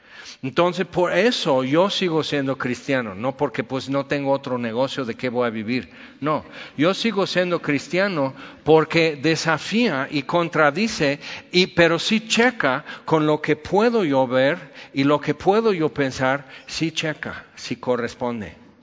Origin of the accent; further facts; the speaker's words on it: Puebla, Mexico; y yo soy poblano, ¿y qué?